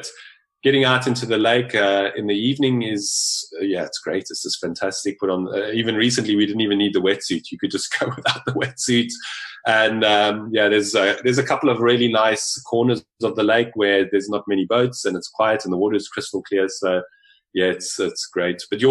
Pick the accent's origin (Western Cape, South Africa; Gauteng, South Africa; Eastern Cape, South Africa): Eastern Cape, South Africa; Port Alfred; I went back to Port Alfred, my hometown, over 2 weeks over Christmas. And Port Alfred's a quiet beach town.